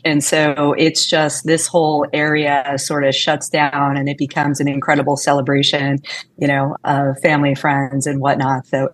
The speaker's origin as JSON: {"language": "English", "town": "Long Island", "region": "New York", "country": "United States", "tie": "born or raised there", "said": "I grew up in Long Island, so I'm a little bit partial to the South Shore."}